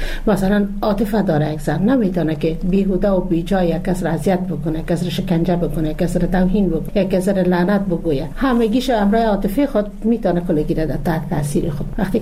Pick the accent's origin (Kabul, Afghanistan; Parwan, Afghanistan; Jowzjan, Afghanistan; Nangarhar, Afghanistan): Jowzjan, Afghanistan; در این جوزجان در ولایت ما